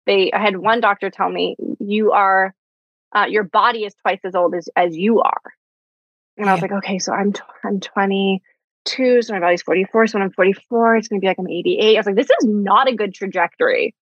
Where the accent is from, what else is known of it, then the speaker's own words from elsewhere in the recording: East Coast, United States; now in Los Angeles, United States; do I want to stay in Los Angeles? I'm from the East Coast. What's my next move?